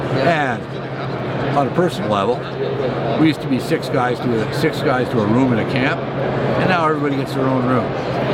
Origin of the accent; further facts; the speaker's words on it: Calgary, Alberta, Canada; also born or lived in Edmonton; Well, I was born in Calgary, yep.